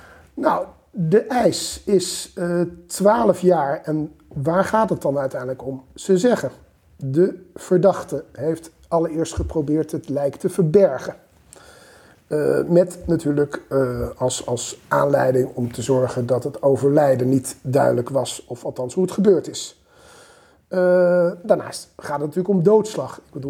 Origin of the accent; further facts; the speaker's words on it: Netherlands; dat de Belgen iets minder doen aan anonimiseren dan wij als Nederlanders